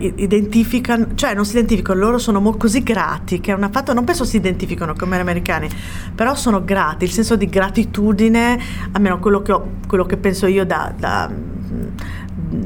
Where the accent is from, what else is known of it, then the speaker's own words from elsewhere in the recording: Bologna, Emilia-Romagna, Italy; io ho delle amiche della mia città, io sono di Bologna